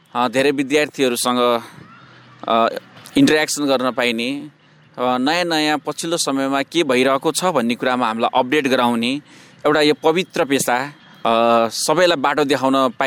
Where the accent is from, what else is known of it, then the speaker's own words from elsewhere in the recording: Narayanpur, Bagmati, Nepal; born there; मेरो बाल्यकाल म चितवनमै जन्मिएको हो, चितवनको नारायणपुर भन्ने ठाउँमा। विक्रम सम्वत 2037 सालमा मेरो जन्म भएको